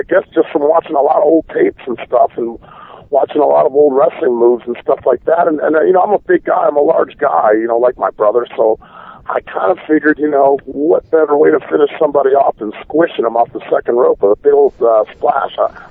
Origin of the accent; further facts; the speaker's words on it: Chicago, Illinois, United States; the first live television outside of Orlando was in Chicago, Illinois, my hometown.